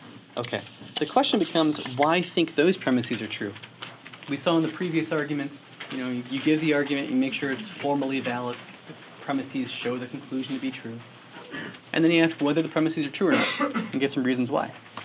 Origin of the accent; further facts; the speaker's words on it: Minnesota, United States; I'm from Minnesota. The streets are always cold.